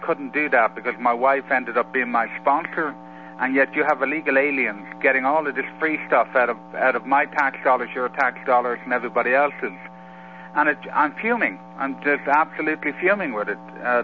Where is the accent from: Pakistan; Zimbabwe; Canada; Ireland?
Ireland; now in United States; I'm an American. I'm proud to be Irish, but I'm damn proud to be an American.